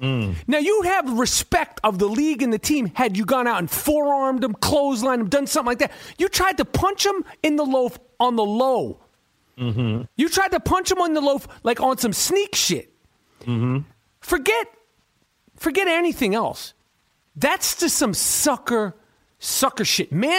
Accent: New York City, New York, United States; growing up in New York City in the 70s, 80s, and 90s, you played with me.

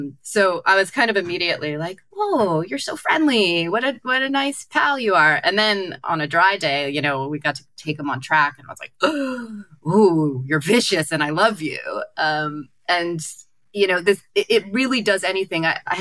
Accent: California, United States; And I'm from California. I don't understand rain.

